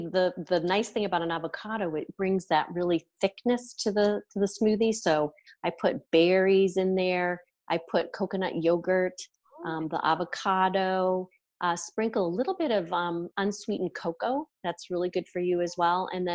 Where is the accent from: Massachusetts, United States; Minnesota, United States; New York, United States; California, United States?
Massachusetts, United States; But I grew up in Massachusetts. We had an ice rink that my dad built in our backyard.